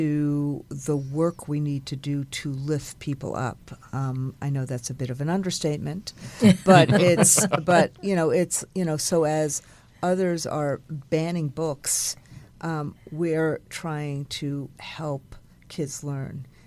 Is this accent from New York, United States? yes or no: yes; New York, United States; If a kid, like in my home state in New York, mistakenly goes into a wrong driveway, it's not met with shots.